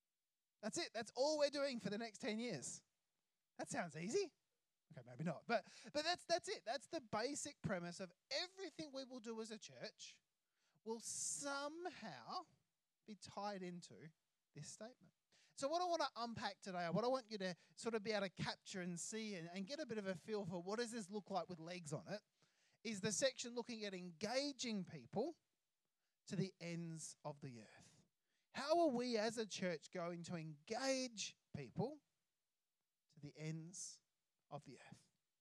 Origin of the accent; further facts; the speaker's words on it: Australia; Now, I love being Australian.